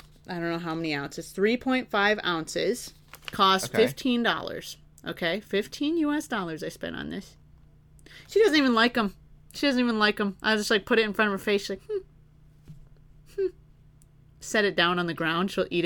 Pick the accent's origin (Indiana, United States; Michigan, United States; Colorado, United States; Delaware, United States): Michigan, United States; My hometown in Michigan, there was a Long John Silver's there.